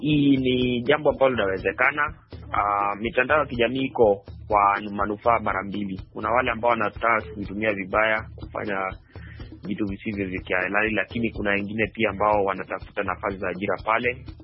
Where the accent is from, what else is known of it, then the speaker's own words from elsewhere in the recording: Kenya; now in Australia; kwani pia mimi unaona nilitoka Kenya na sasa niko nchi nyingine huku Australia.